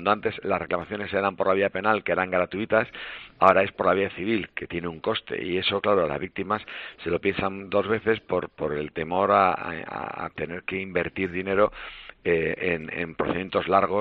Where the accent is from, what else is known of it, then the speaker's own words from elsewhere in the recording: Spain; en España somos latinos, mientras que en los países anglosajones dan mucho valor al daño patrimonial.